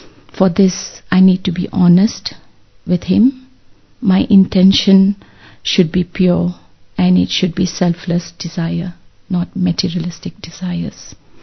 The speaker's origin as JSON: {"language": "English", "country": "Singapore", "lives_now": "New Zealand", "said": "I'm basically from Singapore, but now I'm in New Zealand. I've been traveling all over the world."}